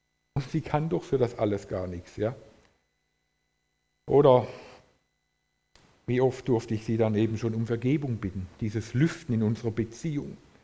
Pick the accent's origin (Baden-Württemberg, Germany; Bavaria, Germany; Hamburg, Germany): Baden-Württemberg, Germany; ich bin ja bei den Schwaben aufgewachsen